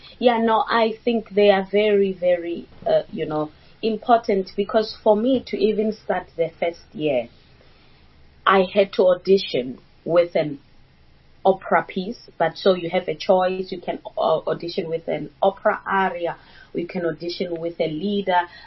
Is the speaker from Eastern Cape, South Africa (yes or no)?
no; Lebowakgomo, Limpopo, South Africa